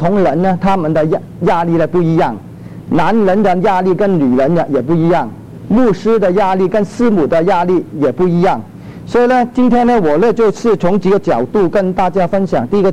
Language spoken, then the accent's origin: Chinese; Chaozhou, Guangdong, China; 然后就去了一个潮语浸信会，我是潮州人